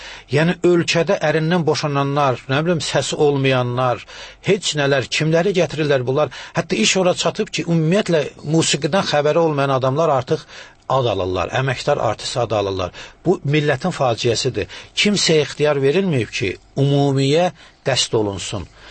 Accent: Shirvan, Azerbaijan; also born or lived in Shamakhi; Uşaqlığım daha çox Şirvanda. Mən, yəni biz 37-ci ildə sürgün olunmuşuq. Əslən, Şamaxlıyam mən. Amma bizi sürgün eləyiblər Arana

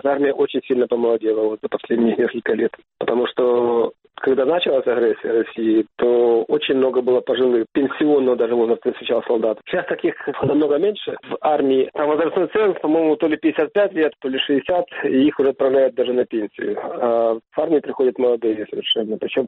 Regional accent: Kyiv, Ukraine; Дело в том, что я родился и вырос в Киеве, в Украине

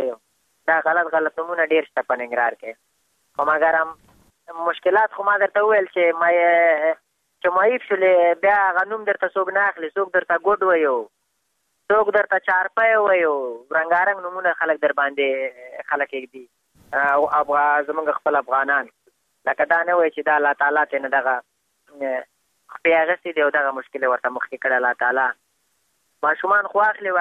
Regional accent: Afghanistan; بس خو موږ هم د افغانستان بچیان یو، د افغانستان معلولین یو

